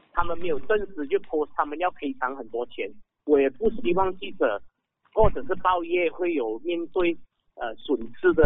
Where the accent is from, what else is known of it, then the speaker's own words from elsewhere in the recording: Penang, Malaysia; 我是槟城人，所以我刚好我今天有在出席一些活动，所以我就过来 KL。